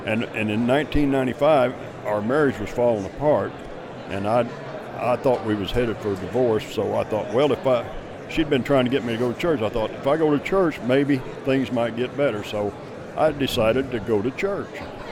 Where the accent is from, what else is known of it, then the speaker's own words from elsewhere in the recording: Wayne City, Illinois, United States; I grew up in Wayne City, Illinois, which is a little town in southern Illinois.